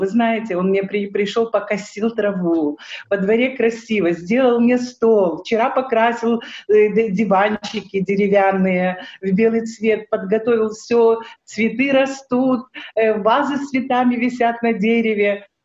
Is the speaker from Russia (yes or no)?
no; Georgia; Я прошла войну в Грузии, я родилась и выросла в Грузии.